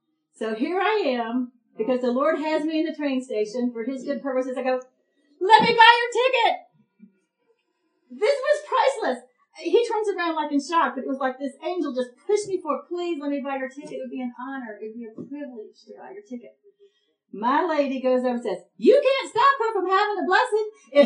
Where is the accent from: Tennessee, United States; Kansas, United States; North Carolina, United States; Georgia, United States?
Georgia, United States; Atlanta; I know y'all thought I was from New York, but I am from Atlanta.